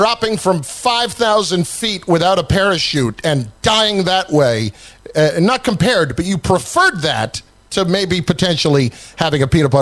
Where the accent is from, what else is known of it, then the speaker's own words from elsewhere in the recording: New Jersey, United States; And I'm thinking, we're in Iowa. Jim, we grew up in New Jersey. This can't be.